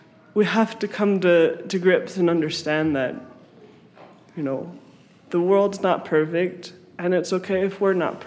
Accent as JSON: {"language": "English", "town": "Detroit", "region": "Michigan", "country": "United States", "said": "I am from Detroit, and there's a lot of poverty there. There's a lot of poverty where I'm from."}